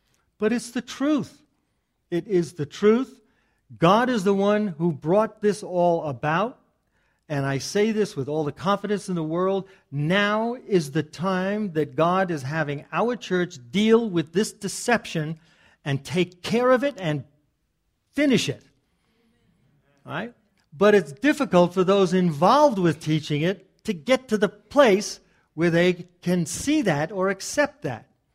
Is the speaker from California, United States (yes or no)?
no; New York, United States; So, I grew up in Long Island.